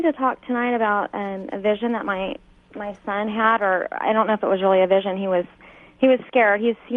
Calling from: Huntington Beach, California, United States; I'm calling from Huntington Beach.

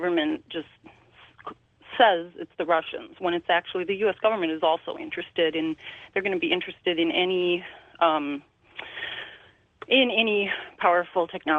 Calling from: Wisconsin, United States; I'm calling from Wisconsin.

